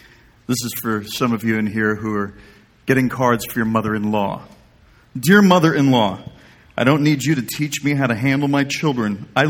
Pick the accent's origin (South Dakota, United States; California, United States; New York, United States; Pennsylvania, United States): South Dakota, United States; Where I grew up in South Dakota, we cruised on Friday night.